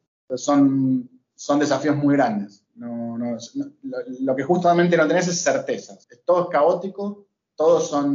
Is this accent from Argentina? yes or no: yes; Argentina; Soy argentino, es mi casa natural.